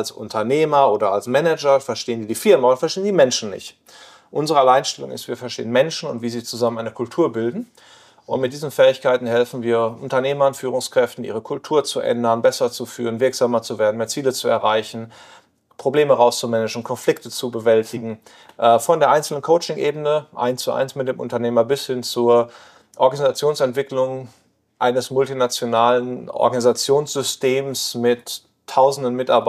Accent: North Rhine-Westphalia, Germany; now in Netherlands; Ursprünglich aus dem Ruhrgebiet. Mhm. Östlich Ruhrgebiet, jetzt hat es mich in die Niederlande verschlagen.

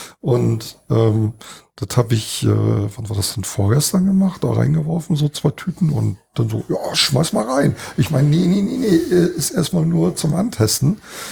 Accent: Schleswig-Holstein, Germany

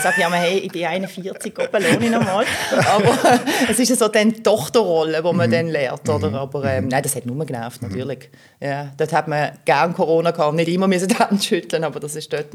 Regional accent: Basel, Basel-Stadt, Switzerland; In Basel, ja. Im Frauenspital, im Grossbasel muss ich sagen, weil ich bin eigentlich im kleinen Basel aufgewachsen. Aber der Lebensstart war eigentlich im grossen Basel. Und nachher immer im kleinen Basel daheim

